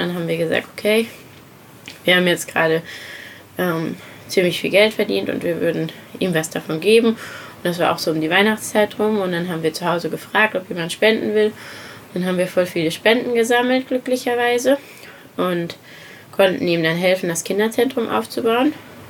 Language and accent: German; Saarland, Germany; born or raised there